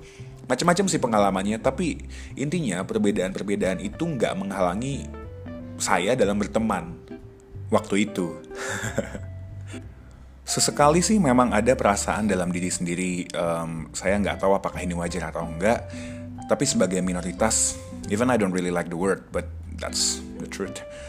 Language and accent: Indonesian; Semarang, Central Java, Indonesia; Saya sendiri tumbuh besar di kota Semarang, kota yang menurut saya cukup multikultur dan sangat toleran. Sebagai orang Bali, orang Hindu, keturunan Bali